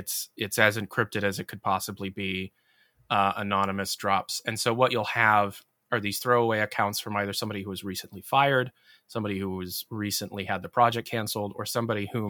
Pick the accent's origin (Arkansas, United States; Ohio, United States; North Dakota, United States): Ohio, United States; I'm not a lawyer, I'm some dumbass from Ohio